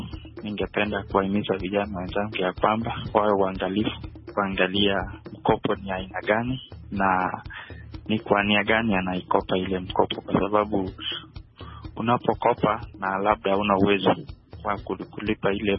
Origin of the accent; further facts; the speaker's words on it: Kericho County, Kenya; natoka jimbo la Kericho nchini Kenya